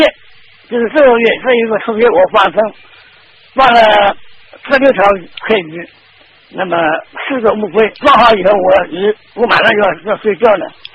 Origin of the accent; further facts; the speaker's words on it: Shanghai, China; 我是上海的，而且我是大陆上海的